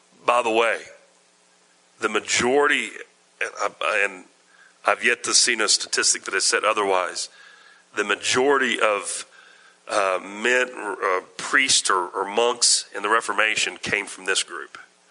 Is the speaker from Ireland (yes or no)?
no; the South, United States; I said, "Look, man, I'm from the South. It takes us a while."